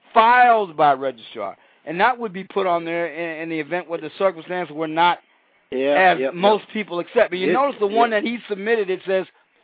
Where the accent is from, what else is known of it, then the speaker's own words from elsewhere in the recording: Chicago, Illinois, United States; Absolutely. I'm a refugee from Chicago. This guy used to be my state senator.